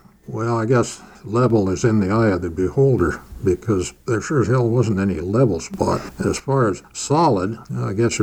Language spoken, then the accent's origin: English; Oregon, United States; I was born in Oregon, west side of the Cascades, about 35 miles east of Salem. Raised on a little stump ranch up there.